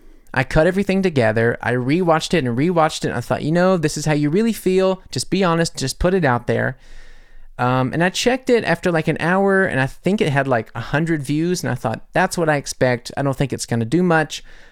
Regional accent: United States; I love cereal, I'm American, suck on it

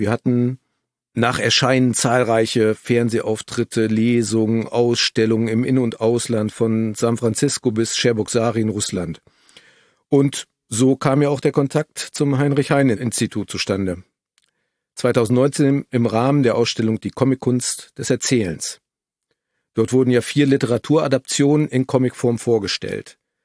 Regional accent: Lower Saxony, Germany; Wir kommen ja aus der Nähe von Osnabrück

